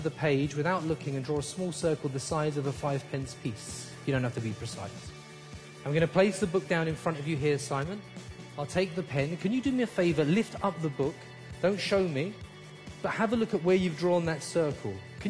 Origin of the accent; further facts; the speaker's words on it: London, United Kingdom; I'm from North London.